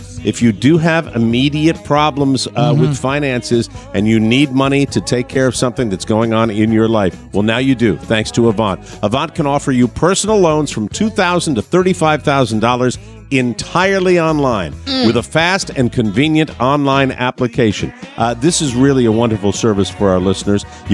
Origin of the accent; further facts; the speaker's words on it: Italy; I am very Latin. Anyway, I'm from Italy.